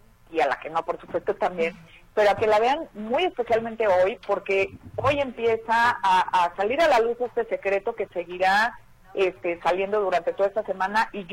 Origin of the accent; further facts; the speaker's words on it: Puerto Vallarta, Jalisco, Mexico; also born or lived in Guadalajara; yo nací en Guadalajara, de hecho, y la mayor parte de mi familia está ahí, nada más que yo de muy chiquita me fui a vivir a Vallarta, uh-huh, y crecí allá, pues, pero nací en Guadalajara y mi familia está allá.